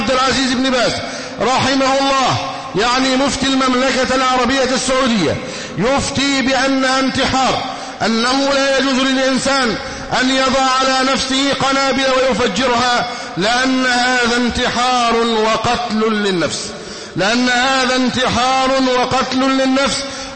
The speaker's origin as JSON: {"language": "Arabic", "country": "Egypt", "said": "أن يحفظ بلدنا مصر أمنا أمانا"}